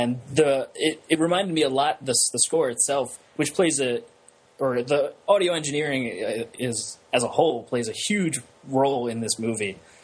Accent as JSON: {"language": "English", "region": "England", "country": "United Kingdom", "said": "But just as an English person, an right, English master."}